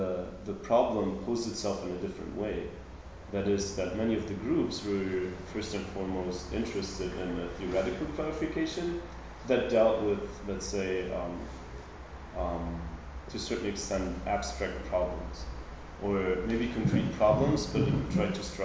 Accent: Germany; English is a second language; I'm from Germany, so I was like, to some extent, familiar with certain problems

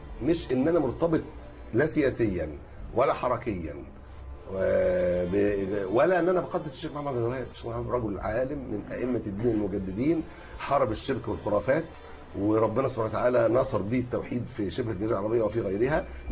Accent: Egypt; واخبر حضرتك دفع علم مصر وإحنا مصريين

